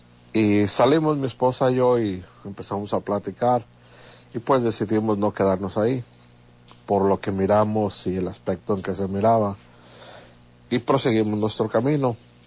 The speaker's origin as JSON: {"language": "Spanish", "town": "Lagos de Moreno", "region": "Jalisco", "country": "Mexico", "lives_now": "Washington, United States", "said": "somos de Lagos de Moreno, te escuchamos acá en el estado de Washington"}